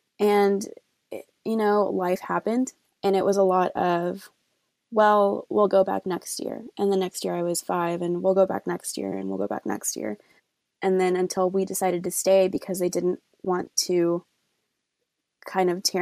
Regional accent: Austin, Texas, United States; I am currently 25 years old, and I'm from Austin, Texas.

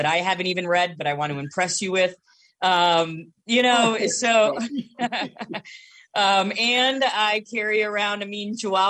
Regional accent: Canada; I'm better than Canadian. I'm French Canadian.

